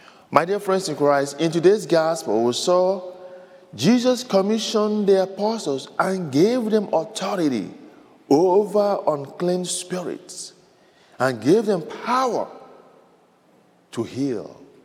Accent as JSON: {"language": "English", "country": "Nigeria", "tie": "born or raised there", "said": "This reminds me of how we were raised as seminarians in Nigeria."}